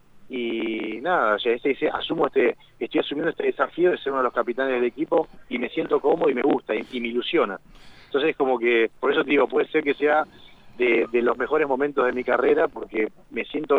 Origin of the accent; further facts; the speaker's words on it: La Plata, Buenos Aires Province, Argentina; moved away; yo me veo en Argentina, yo soy argentino, y mi lugar en el mundo es acá, y es en la ciudad de La Plata. O sea, yo no me vería viviendo en otro lugar.